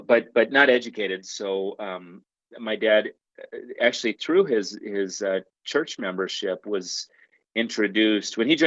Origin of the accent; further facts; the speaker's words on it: Minneapolis, Minnesota, United States; Yeah, born and raised in the Minneapolis, or I was born in Minneapolis and raised in the Minneapolis metro area.